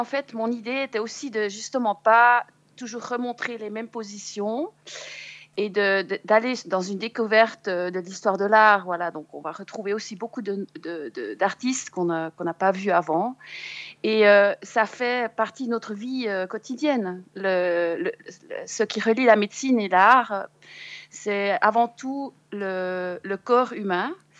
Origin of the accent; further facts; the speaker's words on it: Jura, Switzerland; moved away; moi j'ai quitté le Jura il y a aussi une vingtaine d'années